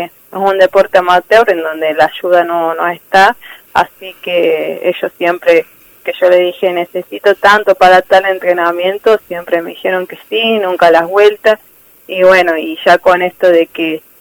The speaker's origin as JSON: {"language": "Spanish", "town": "Vicuña Mackenna", "region": "Córdoba", "country": "Argentina", "tie": "born or raised there", "said": "Mi ayuda fue a través de mi municipio, de la municipalidad de Vicuña Mackenna y de la gente de mi pueblo."}